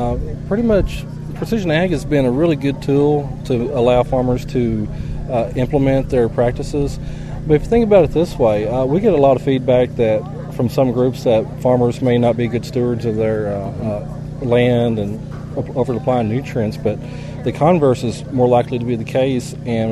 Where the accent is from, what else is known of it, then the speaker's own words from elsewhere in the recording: Arkansas, United States; I'm originally from Arkansas. I grew up on a row crop farm across the river from here.